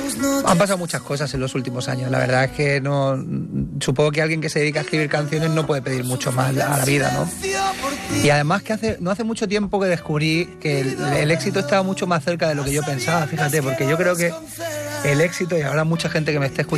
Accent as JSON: {"language": "Spanish", "town": "L'Hospitalet de Llobregat", "region": "Catalonia", "country": "Spain", "said": "Yo soy de Hospitalet, y los de Hospitalet somos de otra pasta. Entonces, nosotros hemos aprendido, hemos crecido con la escudella, con el cocido, con los fandangos y con las sardanas."}